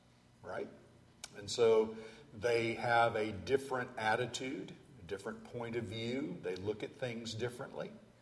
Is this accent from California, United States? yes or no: yes; California, United States; As a Californian, I have been in some really doozies, and it will wake you up.